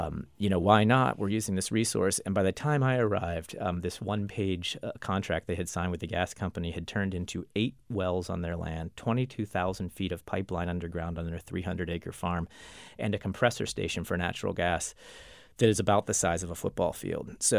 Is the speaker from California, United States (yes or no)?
no; Pittsburgh, Pennsylvania, United States; I'm from Pittsburgh and I needed a place to stay one night